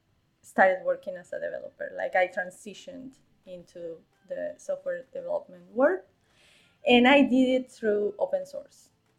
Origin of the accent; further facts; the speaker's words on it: Uruguay; English is a second language; I'm from Uruguay, and that's something I'm very, very proud of.